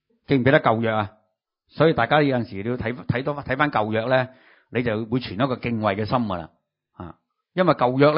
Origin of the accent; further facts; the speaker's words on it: Hong Kong; 即係我哋香港人都应该有啲熟悉係咪